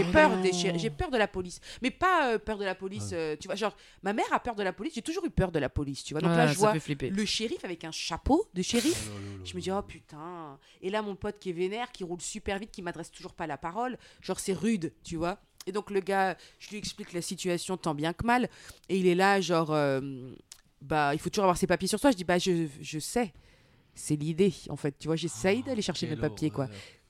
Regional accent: France; on est français, on est français.

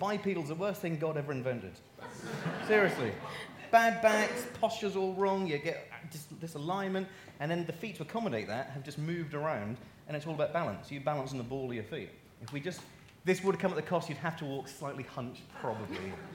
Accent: East of England, United Kingdom; I'm from Norfolk, and we...

